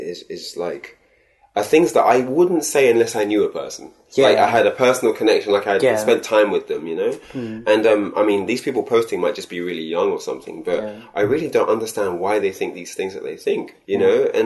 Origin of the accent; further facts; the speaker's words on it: United Kingdom; don't know if it's because I'm from the UK. A lot of people say that it's only because I'm British, you know.